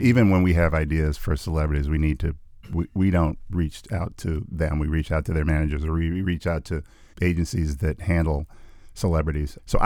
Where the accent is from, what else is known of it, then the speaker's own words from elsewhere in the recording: Hampton, Virginia, United States; I was born an hour and 45 minutes east of here. I never know which direction it is. In Hampton, Virginia